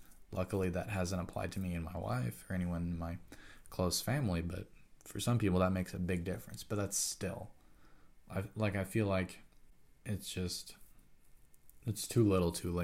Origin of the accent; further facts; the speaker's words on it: United States; which is wild to me, being an American.